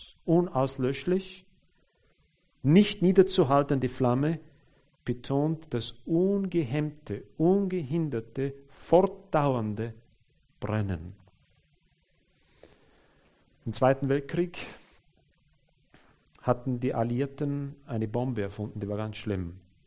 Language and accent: German; Austria; Eklig in Deutschland, oder? Bei uns in Österreich ist es grausig.